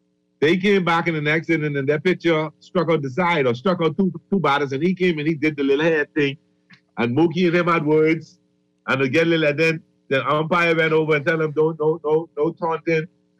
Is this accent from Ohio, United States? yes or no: yes; Tiffin, Ohio, United States; I grew up in Tiffin